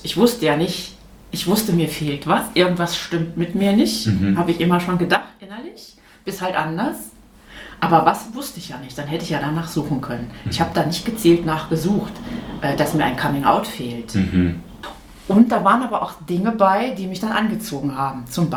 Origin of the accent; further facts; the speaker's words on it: North Rhine-Westphalia, Germany; Ich bin in Nordrhein-Westfalen groß geworden.